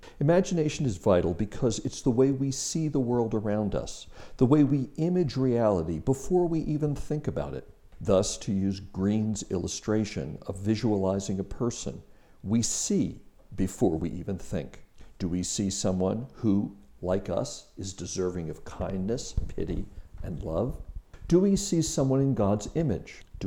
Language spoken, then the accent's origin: English; United States; So I grew up not far from New York City, right. And New York City has a feel of home to it.